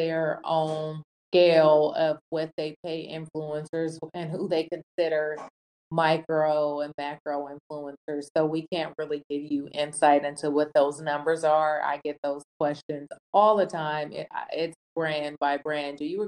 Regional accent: California, United States; I'm a rapper, number one. I'm from the Bay.

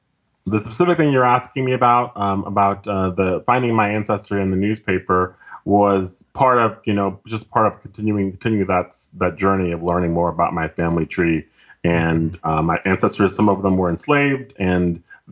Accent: Slidell, Louisiana, United States; I grew up in Louisiana, mostly in a town called Slidell, which is near New Orleans.

